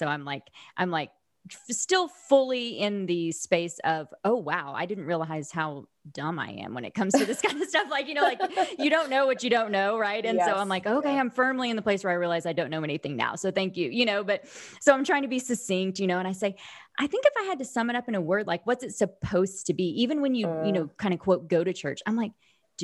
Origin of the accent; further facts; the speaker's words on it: Oklahoma, United States; You know, I grew up in Southern Oklahoma, so I was a tornado drill.